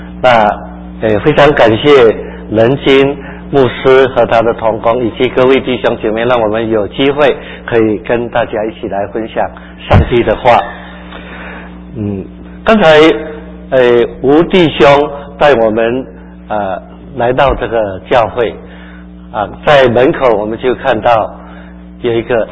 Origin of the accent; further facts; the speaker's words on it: Xiamen, Fujian, China; 我来自福建厦门，那我们是70年代被上帝兴起的一群的年轻人。